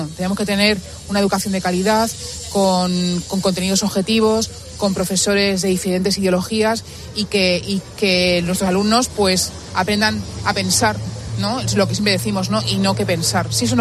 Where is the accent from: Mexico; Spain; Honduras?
Spain; Catalonia; Yo, catalana.